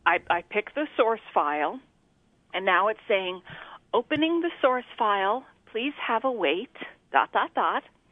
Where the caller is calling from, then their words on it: Queensbury, New York, United States; Queensbury